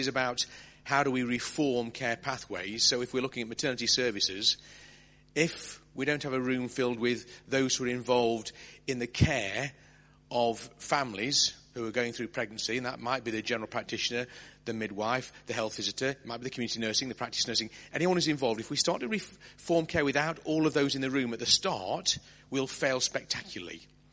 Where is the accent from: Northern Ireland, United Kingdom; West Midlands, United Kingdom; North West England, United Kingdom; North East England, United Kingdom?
North West England, United Kingdom; Wallasey; I'm from Wallasey. That's the... All right, I'm on the Riviera side of the Mersey.